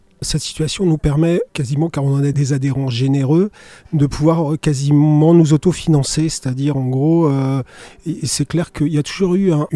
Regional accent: Vannes, Brittany, France; born or raised there

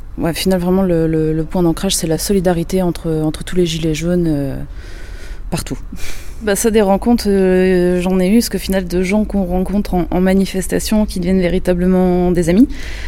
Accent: Brittany, France; now in Rennes, France; À la base, je suis originaire des Côtes d'Armor. Je suis enfant d'agriculteur.

